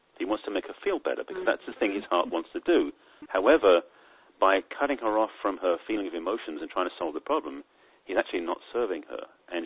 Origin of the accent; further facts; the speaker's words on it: England, United Kingdom; I grew up in England, which requires a lack of emotion, it seems.